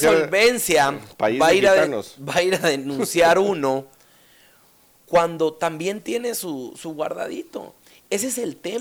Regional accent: Guatemala; La corrupción está metida en nuestra idiosincrasia como guatemaltecos.

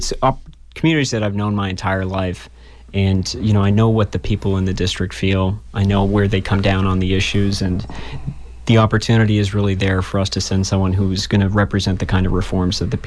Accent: Massachusetts, United States; But I grew up in the South Shore. I'm a 28-year-old guy

